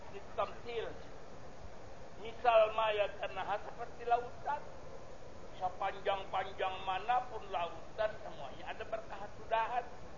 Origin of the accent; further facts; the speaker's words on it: South Kalimantan, Indonesia; saya orang Banjar